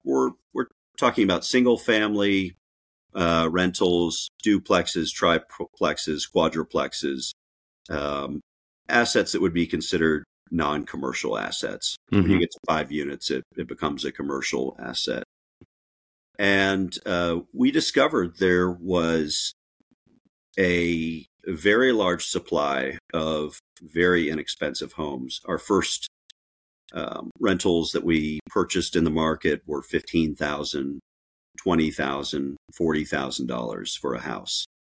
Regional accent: Roswell, Georgia, United States; It had a real charm that reminded me of growing up in my hometown of Roswell, Georgia

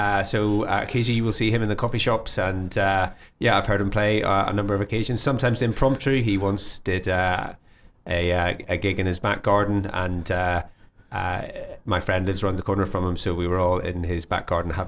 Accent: Belfast, Northern Ireland, United Kingdom; I'm from Belfast originally. On the sort of east side of Belfast, and I went to school in Hollywood, which is just outside Belfast

